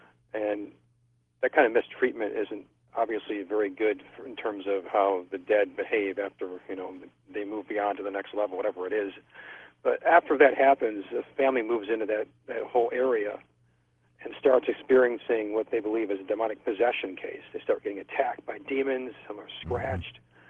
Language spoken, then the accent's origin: English; Hamburg, New York, United States; One's in Hamburg, my hometown, and one's in Lockport. They're both, you know, around Buffalo.